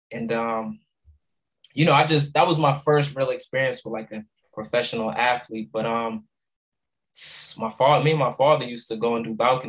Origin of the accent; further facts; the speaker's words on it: Boston, Massachusetts, United States; I grew up in the South End, Lower Roxbury section of Boston